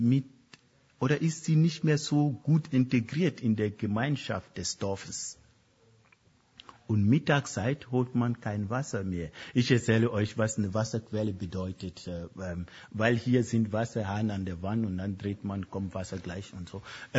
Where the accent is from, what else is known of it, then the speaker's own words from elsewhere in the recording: Germany; ja, ich bin Europäer, ich bin eine Deutsche. Ich stehe dazu.